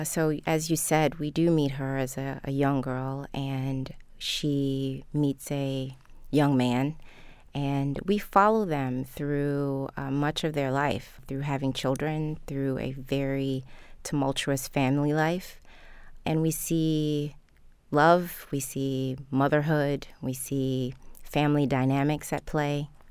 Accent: Baltimore, Maryland, United States; So that explains why I do not have a very good Trini accent. We are from Baltimore, and I grew up in Northwood community.

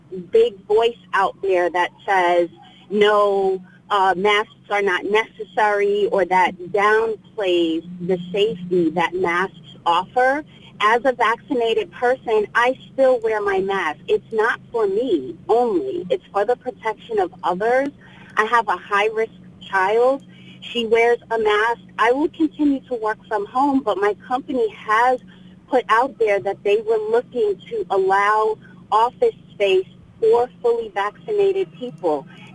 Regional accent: New York City, New York, United States; As a New Yorker, native New Yorker, who lost almost 10 people in the span of 6 weeks when the virus began

